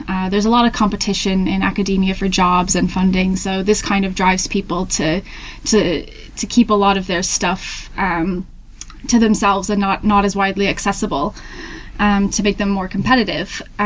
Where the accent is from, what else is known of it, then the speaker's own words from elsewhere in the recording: Hampton, New Hampshire, United States; So, I'm originally from Hampton, New Hampshire in the US.